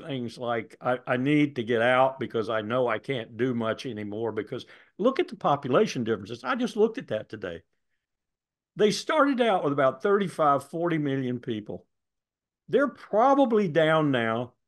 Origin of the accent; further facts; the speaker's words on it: South Carolina, United States; I'm from South Carolina.